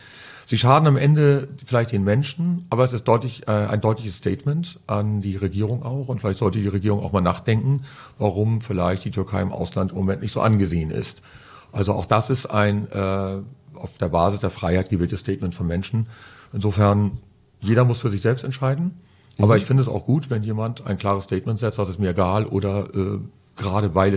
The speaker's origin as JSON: {"language": "German", "region": "Hamburg", "country": "Germany", "tie": "born or raised there", "said": "Ich bin Hamburger gebürtig, das stimmt."}